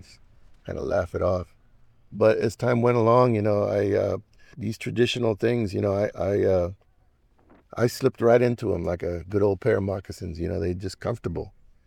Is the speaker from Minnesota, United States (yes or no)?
no; Corpus Christi, Texas, United States; I was born in Corpus Christi originally. Growing up there, being Native was not something that was like supported by the culture, the way we lived there in Corpus.